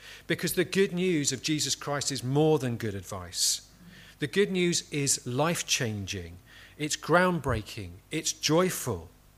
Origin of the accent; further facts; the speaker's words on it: United Kingdom; And I said, look, I'm British.